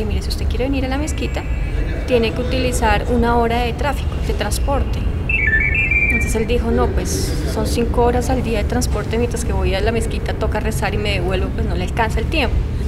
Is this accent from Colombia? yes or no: yes; Colombia; como colombiana, como occidental musulmana